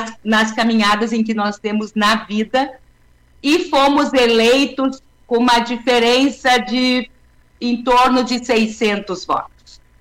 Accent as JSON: {"language": "Portuguese", "town": "Novo Hamburgo", "region": "Rio Grande do Sul", "country": "Brazil", "tie": "born or raised there", "said": "Eu nasci em Novo Hamburgo e morei em Novo Hamburgo até 1994."}